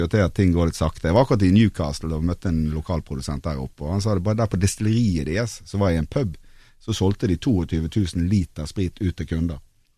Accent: Bergen, Vestland, Norway; now in Oslo, Norway; jeg er jo fra Bergen som det er, men jeg bor jo faktisk her i Oslo, pendler Bergen for å lage sprit.

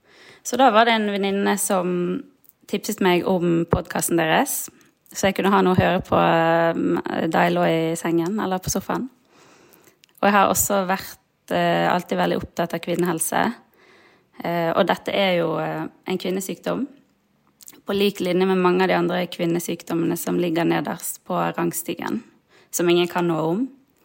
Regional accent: Bergen, Vestland, Norway; jeg 32 år, og jeg vokste opp i Bergen og bor her nå sammen med min kjæreste og min datter på 2 år.

